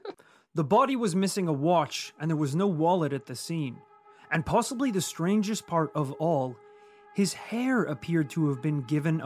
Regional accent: Yorkshire and the Humber, United Kingdom; accent: Yorkshire; there's maybe like a couple of those lines that I could clean up a little bit with my Yorkshire accent.

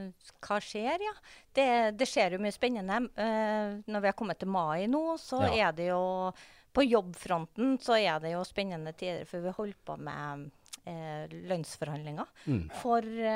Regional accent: Trøndelag, Norway; som trønder og vant til litt andre temperaturer.

